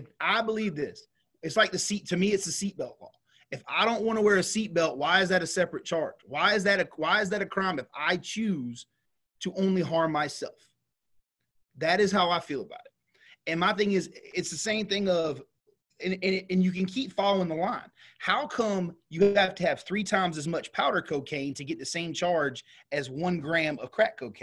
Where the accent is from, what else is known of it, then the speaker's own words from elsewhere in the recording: United States; You know, as an American, I had that choice.